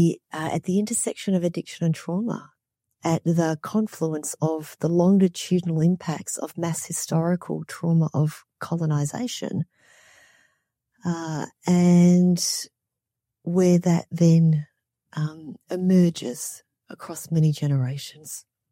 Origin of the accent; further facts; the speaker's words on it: Australia; moved away as an adult; also born or lived in Vietnam / Alaska; now in United States; So I'm a former child refugee. I was born in Vietnam and raised in Australia. And as an adult, I became an immigrant into the United States, into Alaska specifically.